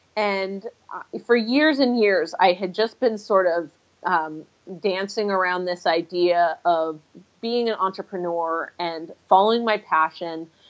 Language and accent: English; Everett, Washington, United States; I am from Everett, Washington.